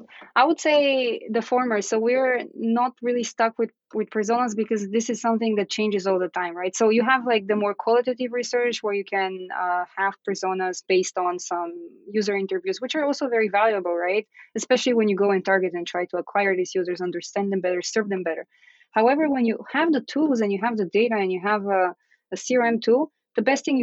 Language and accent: English; Bulgaria; moved away; I'm originally from Bulgaria.